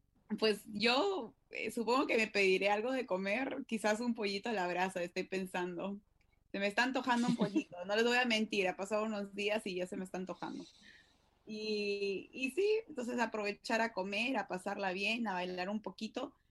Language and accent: Spanish; Peru; a pesar de que yo vivo ahora en otro país, yo soy peruana y moriré peruana por siempre